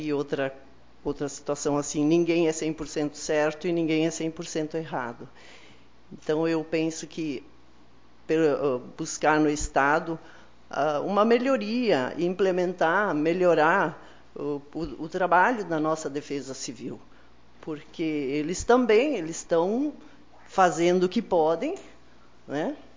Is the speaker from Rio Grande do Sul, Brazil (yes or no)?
yes; Capitão, Rio Grande do Sul, Brazil; born there; eu que nasci em Capitão, eu nunca imaginei que poderia acontecer o que aconteceu lá